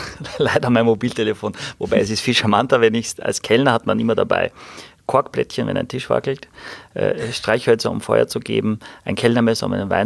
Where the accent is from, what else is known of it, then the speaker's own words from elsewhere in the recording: Galicia, Spain; Eltern haben 1988, da war ich 10, ein Restaurant eröffnet, haben all ihr Geld zusammen und ihren Mut bei uns zu Hause in Galizien, das ist ein ganz kleiner Ort mit 1700 Einwohnern, gegenüber von der Kirche